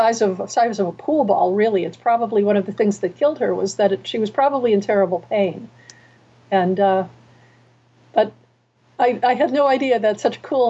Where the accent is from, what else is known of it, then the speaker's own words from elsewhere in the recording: Illinois, United States; I come from Illinois, and we have a state fossil, and it's called the Tully Monster.